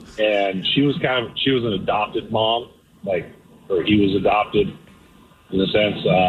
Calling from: Delaware, United States; from Delaware.

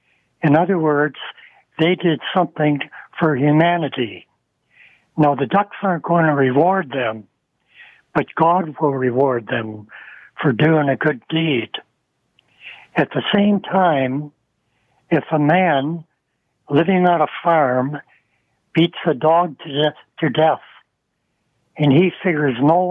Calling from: Scarborough, Ontario, Canada; I'm from Scarborough.

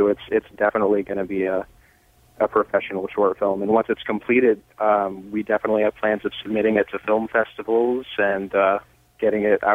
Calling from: Seattle, Washington, United States; Seattle, Washington.

